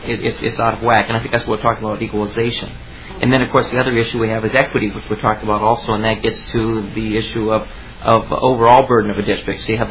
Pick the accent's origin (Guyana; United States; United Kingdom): United States; Hayfield, Minnesota; I'm from Hayfield.